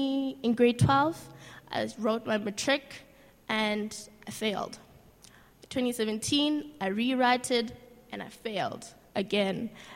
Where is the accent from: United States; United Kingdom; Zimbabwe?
Zimbabwe; now in Cape Town, South Africa; Like, I moved from Zim to Cape Town in 2009. And then I got there. And, you know, before I left Zim, I was this very confident person.